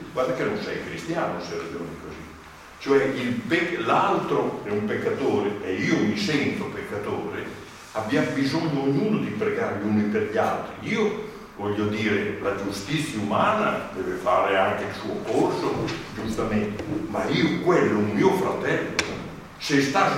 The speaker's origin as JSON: {"language": "Italian", "town": "Bologna", "region": "Emilia-Romagna", "country": "Italy", "said": "non sono di questa parrocchia, sono di Bologna"}